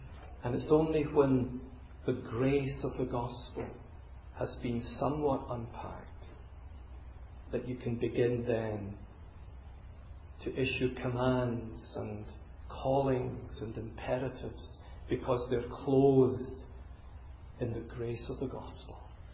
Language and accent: English; United Kingdom; Now you see, in my country, we say, well, you know, we're British.